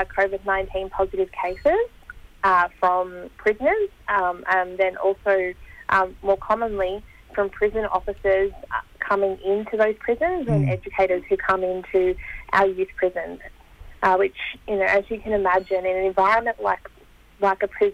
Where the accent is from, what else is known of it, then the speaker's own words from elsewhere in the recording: Victoria, Australia; I'm from Yorta Yorta Country, but I also have tie lines into South Australia, New South Wales.